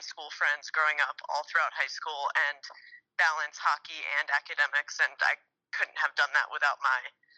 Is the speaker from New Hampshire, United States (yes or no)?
no; Maryland, United States; hockey wasn't a huge sport in Maryland, so it was a lot of traveling when I was younger and missing school